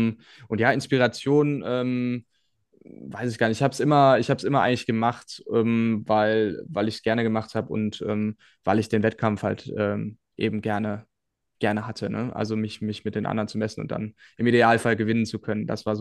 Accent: Bergisch Gladbach, North Rhine-Westphalia, Germany; also born or lived in Cologne; also auch nicht weit von meiner Heimat in Köln, beziehungsweise Bergisch Gladbach.

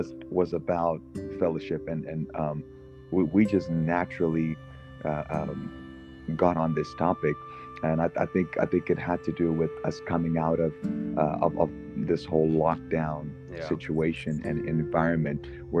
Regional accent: Netherlands; also born or lived in Ghana; I'm 27 years old, and I live in the Netherlands. I was born in Ghana originally, where my parents went to the United Pentecostal Church. And when we moved to the Netherlands, we found the same church

